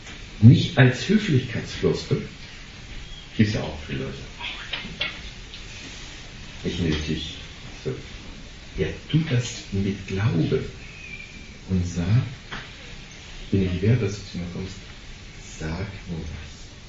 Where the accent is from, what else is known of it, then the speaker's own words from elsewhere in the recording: Northern Germany, Germany; Das kann man hier als Norddeutscher nicht so richtig verstehen, weil wir nicht so eine Gastkultur haben.